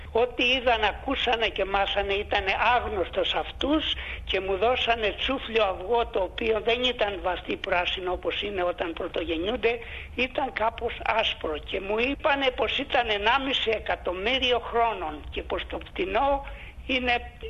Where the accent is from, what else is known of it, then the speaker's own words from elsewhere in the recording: Vounichora, Central Greece, Greece; now in Australia; Κοντά στους Δελφούς, από την Φωκίδα.